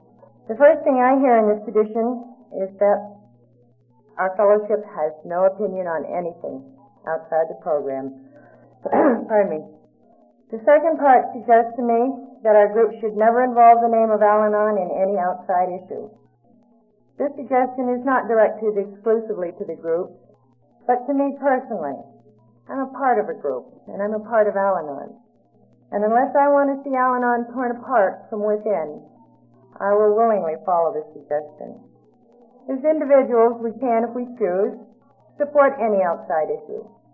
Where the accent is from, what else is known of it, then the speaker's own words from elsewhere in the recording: Massachusetts, United States; from Massachusetts.